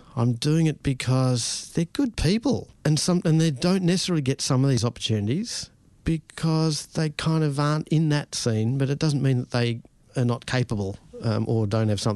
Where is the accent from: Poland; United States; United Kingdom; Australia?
Australia; Growing up, it was always being something else until I went overseas for the first time and saying, where are you from? Oh, from Australia, but I'm this.